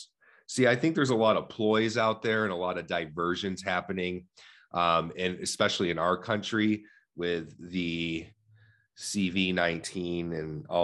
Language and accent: English; New York, United States; I'm a New Yorker. I'm from New York. I'm from upstate New York.